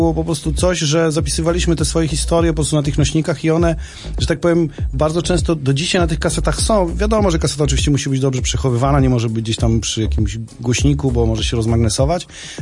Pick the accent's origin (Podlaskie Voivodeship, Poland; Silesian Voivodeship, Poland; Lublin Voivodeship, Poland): Lublin Voivodeship, Poland; Kurów; bo mojej rodzinnej miejscowości w Kurowie, skąd pochodzę, po prostu na skwerku stał taki kiosk z kasetami.